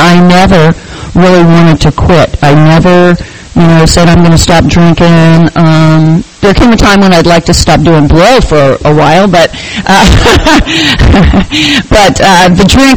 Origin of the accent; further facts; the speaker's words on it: California, United States; born there; I was born up in the Bay Area. I was the youngest of seven kids.